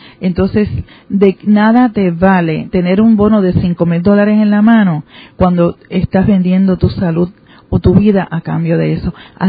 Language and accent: Spanish; Puerto Rico; aquí somos de Puerto Rico, estamos acá.